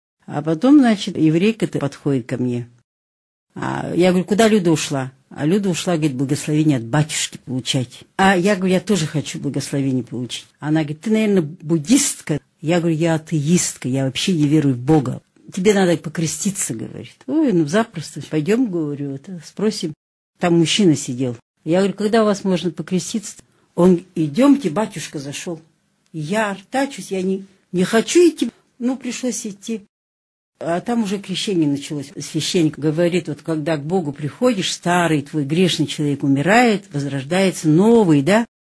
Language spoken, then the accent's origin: Russian; Novosibirsk, Novosibirsk Oblast, Russia; born there; Ну, я родилась в Новосибирске, училась в Улан-Удэнском медучилище, кончила в 58 году с отличием, затем поступила в Иркутский мединститут, 6 лет училась